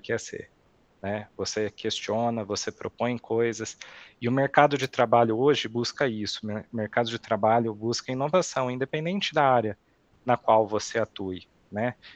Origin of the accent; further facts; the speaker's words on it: Jaboticabal, São Paulo, Brazil; Eu sou de Jaboticabal, né?